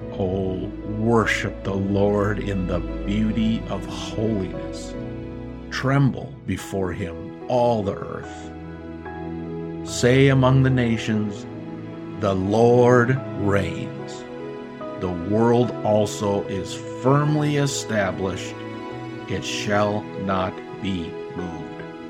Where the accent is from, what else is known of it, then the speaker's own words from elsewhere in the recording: United States; as an American, my heart has been very heavy over these past, three, 4 years at least